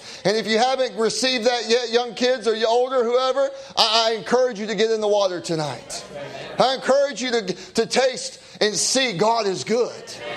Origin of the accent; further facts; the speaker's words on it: South Carolina, United States; also born or lived in Indiana, United States; I tell you, we're from South Carolina. We lived in Indiana for 8 years